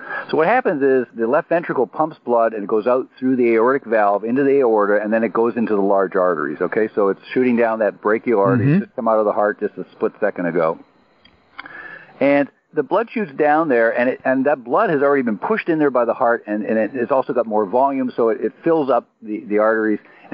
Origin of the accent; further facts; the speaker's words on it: Canada; now in United States; I'm Canadian, so I'm American now. I'm a dualist